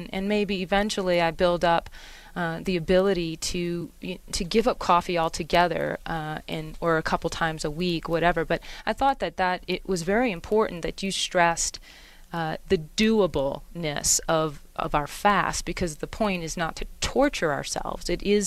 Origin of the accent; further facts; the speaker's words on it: New Orleans, Louisiana, United States; I come from New Orleans. That's where I spent most of my early life